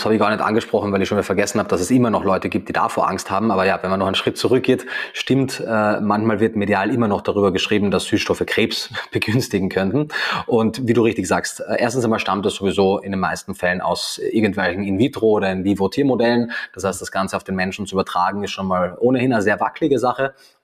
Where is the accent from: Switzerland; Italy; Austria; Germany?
Austria; born there; ich bin weder Österreicher noch bin ich Veganer, sondern ich wurde in Österreich geboren